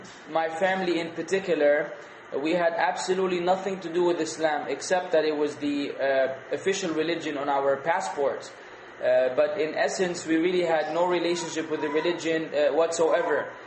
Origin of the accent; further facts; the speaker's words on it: Lebanon; moved away as an adult; also born or lived in United States; I'm Lebanese, born and raised in Lebanon. I eventually moved to the United States of America for around 10 years of my life after I reached 18. And then from there, I moved here to the kingdom around 5 years ago.